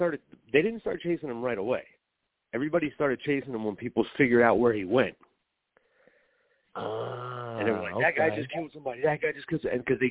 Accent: New Jersey, United States; from New Jersey.

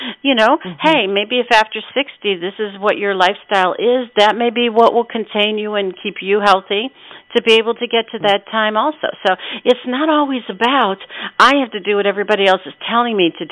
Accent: Pennsylvania, United States; I grew up in Pennsylvania in the mountains, I'll tell you.

